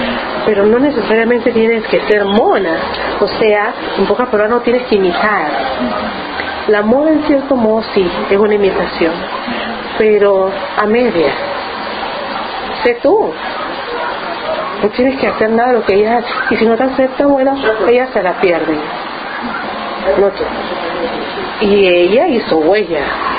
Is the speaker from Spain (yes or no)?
no; Panama; Pues somos panameños.